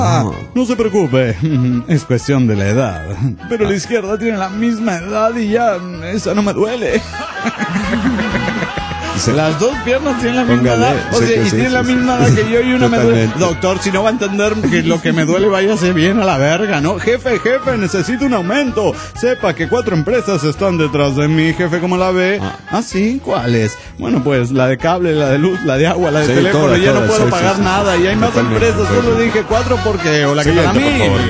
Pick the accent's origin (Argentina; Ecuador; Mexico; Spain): Mexico; Almoloya de Juárez, State of Mexico; de Almolilla de Juárez.